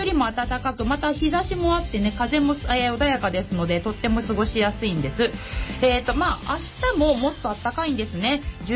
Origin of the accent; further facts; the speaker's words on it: Kawasaki, Kanagawa, Japan; 私、川崎生まれ川崎育ち、自称夢見ヶ崎動物公園専属アイドル株のリーダー、おしゃべり担当